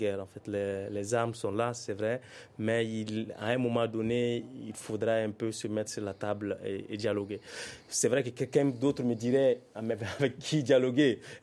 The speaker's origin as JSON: {"language": "French", "town": "Timbuktu", "region": "Timbuktu Region", "country": "Mali", "said": "Je suis de Tombouctou."}